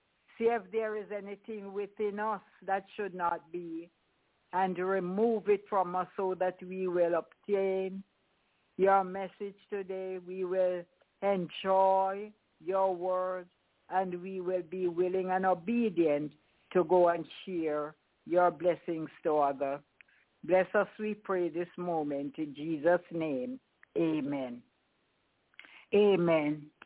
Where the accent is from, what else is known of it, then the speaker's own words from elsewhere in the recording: Kingston, Jamaica; So this evening, we are here from all different parts of the world. I am here from Kingston, Jamaica.